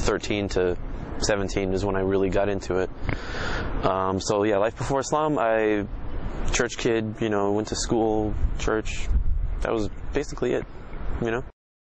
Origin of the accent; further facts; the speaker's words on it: Orlando, Florida, United States; I'm from Florida in the United States, the Orlando area, you know, outside Orlando. I'm 24 years old.